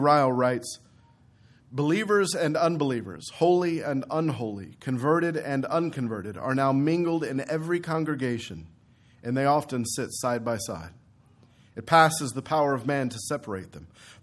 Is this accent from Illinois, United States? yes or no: no; Texas, United States; except we're from Texas, so we'll say sand dune.